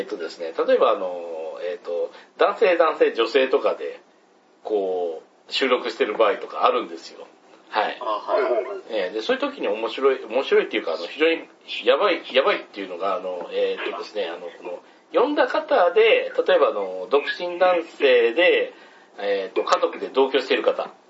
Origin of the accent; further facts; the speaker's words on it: Kansai, Japan; うち地元関西だったりするんですけど、